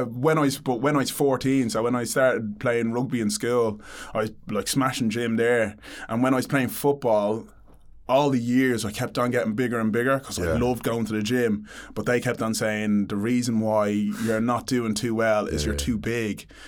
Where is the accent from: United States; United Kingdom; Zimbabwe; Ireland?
Ireland; Dublin, Leinster; when I grew up in Dublin, and in Dublin I was like the only black kid for miles anyway